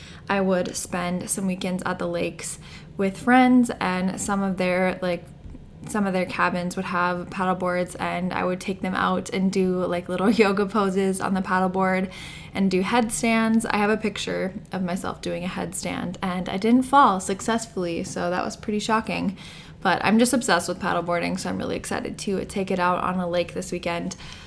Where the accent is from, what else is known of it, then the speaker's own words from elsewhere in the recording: United States; So I am from the United States if you guys are new here